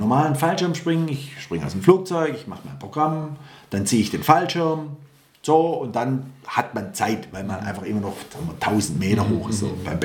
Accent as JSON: {"language": "German", "town": "Stuttgart", "region": "Baden-Württemberg", "country": "Germany", "tie": "born or raised there", "said": "Ich bin hier in Stuttgart-Möhringen, meine Heimat, bin ich aufgewachsen."}